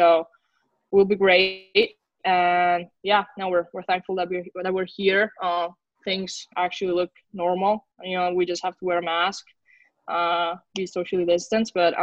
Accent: Italy; English is a second language; now in Sweden; growing up in Italy, I didn't, like, competition was not really a thing with my with women's teams

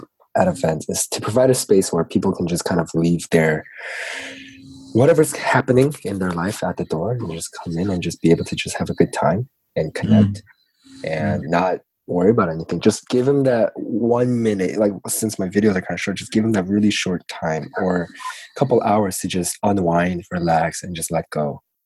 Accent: Atlanta, Georgia, United States; also born or lived in Guam; so I was born in Guam, like you mentioned, and I moved to Atlanta when I was around four. And I've been here my whole life, so I'm pretty much an Atlanta native.

